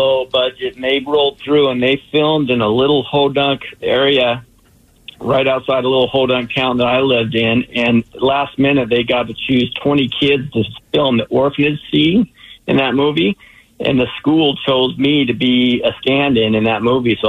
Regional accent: Idaho, United States; Well, growing up in Idaho, right?

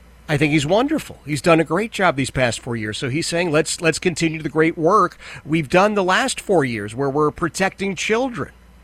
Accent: Philadelphia, Pennsylvania, United States; I grew up in Philadelphia eating scrapple.

